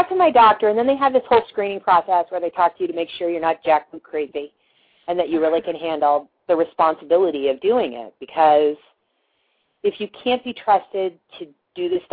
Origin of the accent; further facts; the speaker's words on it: Maine, United States; now in Seattle, United States; It's the same way in New England, because I came from Maine before I moved to Seattle.